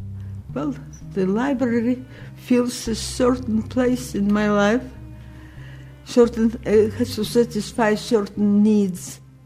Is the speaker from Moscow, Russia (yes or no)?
no; Saint Petersburg, Russia; born there; English is a second language; moved away; I was born in St. Petersburg, Russia. We left and we started from scratch. And my English was zero